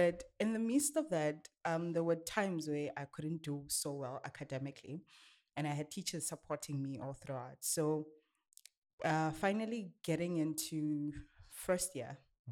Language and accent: English; Limpopo, South Africa; now in Cape Town, South Africa; I am doing industrial engineering at CPET. I am from Limpopo, currently in Cape Town. I come from Limpopo, Giani, Kankumbo.